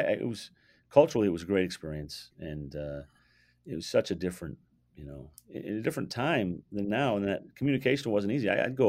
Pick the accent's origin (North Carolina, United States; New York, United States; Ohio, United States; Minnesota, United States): Minnesota, United States; Minneapolis; also born or lived in St. Paul; I grew up in Minneapolis, went to high school in Minneapolis, went to college in St. Paul, which was 20 minutes away from where I grew up.